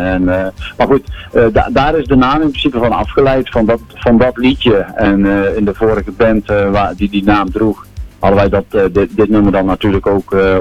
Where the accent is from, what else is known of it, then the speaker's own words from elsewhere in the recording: Rosmalen, North Brabant, Netherlands; Ja, nou, ik kom officieel ook uit Brabant, hè, Den Bosch, dus of Rosmalen.